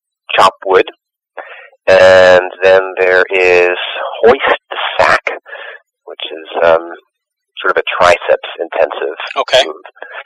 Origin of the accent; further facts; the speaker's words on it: New York City, New York, United States; now in Boston, United States; I grew up in New York City. I live in Boston now